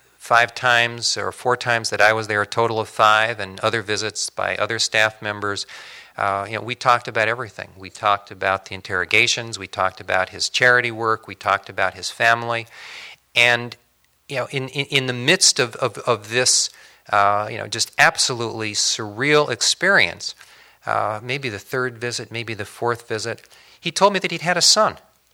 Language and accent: English; Portland, Oregon, United States; from Portland, Oregon, you know, federal defender.